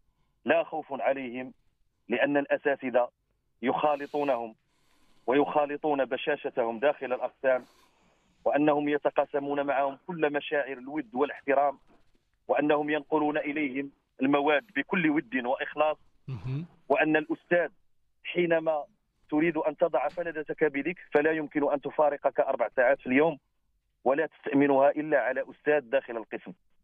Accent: Morocco; فنحن كذلك مغاربه، نحن ابناء هذا الوطن، تكوننا في المدرسه المغربيه،

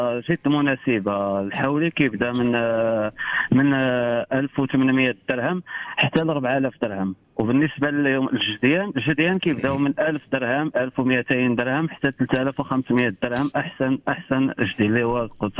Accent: Morocco; حنا كمغاربة راه كنقدسوا هذه الشعيرة ديال العيد

